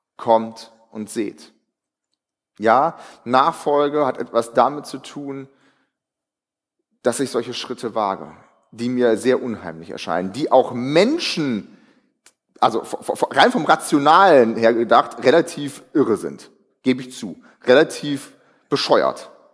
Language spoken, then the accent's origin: German; Northern Germany, Germany; Also, ich meine, uns bewegt nichts als Norddeutsche, ne?